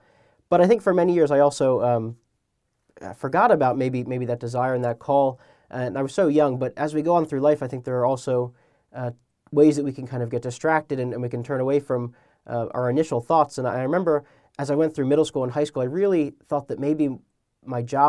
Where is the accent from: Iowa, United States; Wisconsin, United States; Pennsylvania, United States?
Pennsylvania, United States; North Wales; also born or lived in Philadelphia; is Mary, Mother of the Redeemer in North Wales, Pennsylvania. And I grew up there for most of my life. I was born in Northeast Philly, but really at the age of three, we moved to the suburbs.